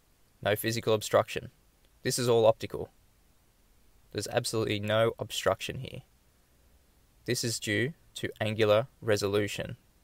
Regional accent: Australia; from Australia

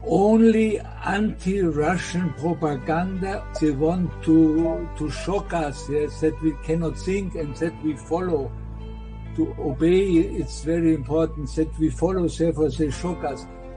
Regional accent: Germany; English is a second language; I come from Germany. I was 40 years, I was a teacher in Bavaria.

